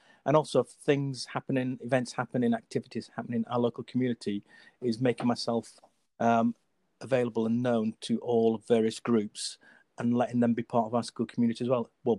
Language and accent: English; Yorkshire and the Humber, United Kingdom; moved away as an adult; Number one, I am a northerner. I am from the Federal Republic of Yorkshire. Good old Yorkshire boy. Speaks properly as well.